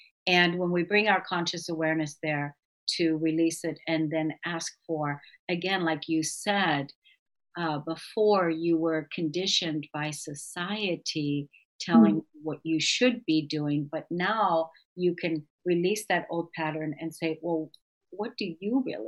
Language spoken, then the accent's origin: English; Germany; moved away; I'm from Europe, so I know, I was born and raised in Germany